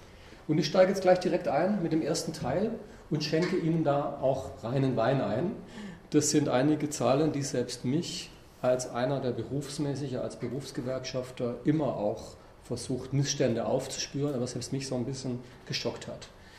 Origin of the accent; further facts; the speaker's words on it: Baden-Württemberg, Germany; in mein Heimatland, wenn man so will, weil ich habe in Baden-Württemberg in den 80er Jahren unter dem damaligen Präsidenten des VfB Stuttgart, der nebenher Kultusminister war, Zentralabitur gemacht.